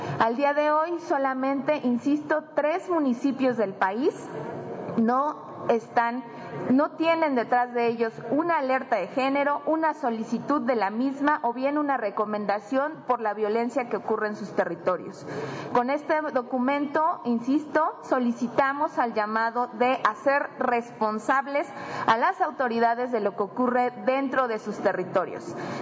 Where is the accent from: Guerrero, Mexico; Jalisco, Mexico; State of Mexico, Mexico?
State of Mexico, Mexico; Ecatepec de Morelos; 11 municipios del Estado de México, uno de ellos de donde yo vengo, Ecatepec de Morelos